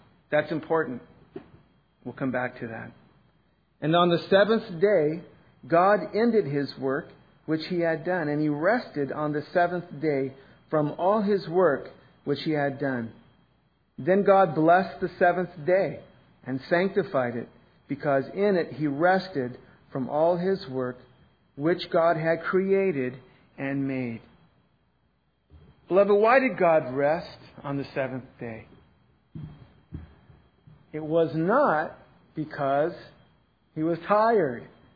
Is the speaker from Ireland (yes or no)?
yes; Ireland; And I don't know, maybe it's because I'm Irish. I never feel that way.